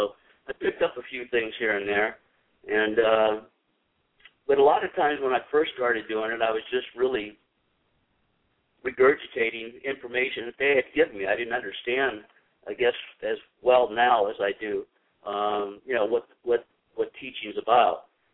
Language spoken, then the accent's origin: English; Detroit, Michigan, United States; moved away as an adult; Well, I'm from Detroit, the east side of Detroit, and you didn't run around with little white shorts in my neighborhood. So I moved to Florida in my early 20s